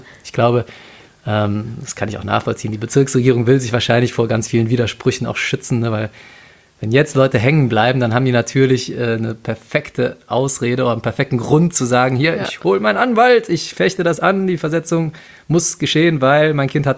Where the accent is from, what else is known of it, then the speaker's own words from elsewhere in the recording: Cologne, North Rhine-Westphalia, Germany; sogar als Kölner und Karnevalist